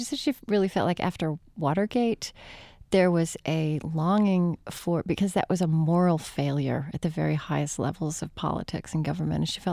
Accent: Oklahoma, United States; I grew up in Oklahoma, and I say that, you know, many Oklahoma Democrats were much more conservative than Massachusetts Republicans.

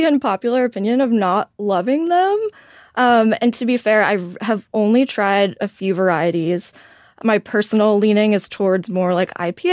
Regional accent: Columbus, Ohio, United States; Columbus, Ohio, originally.

